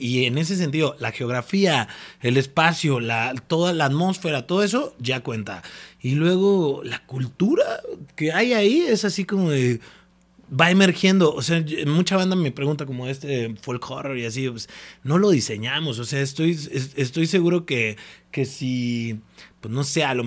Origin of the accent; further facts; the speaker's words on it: Irapuato, Guanajuato, Mexico; yo soy de Irapuato, soy allá a la vuelta, no soy michoacano